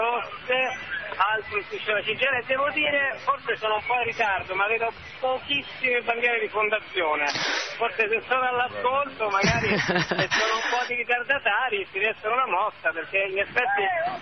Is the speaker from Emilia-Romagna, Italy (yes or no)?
yes; Bologna, Emilia-Romagna, Italy; sono di Bologna, non credo che lo sappiano